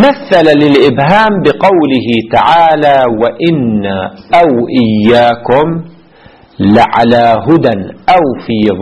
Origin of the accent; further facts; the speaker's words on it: Lebanon; ما في عندنا في لبنان يقولوا أمنيات